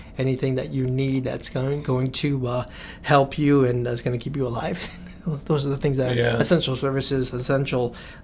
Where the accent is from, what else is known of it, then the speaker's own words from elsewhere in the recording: Vancouver, British Columbia, Canada; growing up in East Vancouver, 90s was more scary than today.